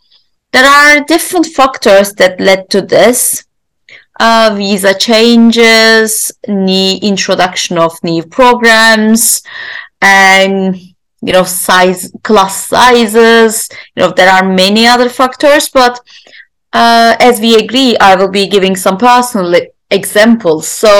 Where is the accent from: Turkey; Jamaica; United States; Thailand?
Turkey; moved away as an adult; now in United Kingdom; So I work in the UK, but I am from Turkey, and I moved to the UK as an international student myself to pursue my master's degree in 2014.